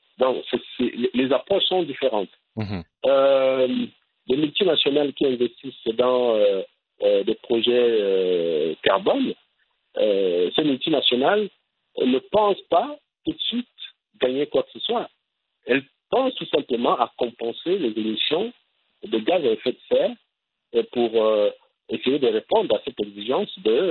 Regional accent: Libreville, Estuaire, Gabon; je suis de Libreville, on a une décharge à ciel ouvert

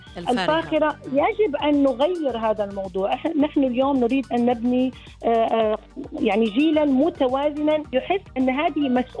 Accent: Morocco; نحن كمواطنين مغاربة لدينا العديد من الإيجابيات

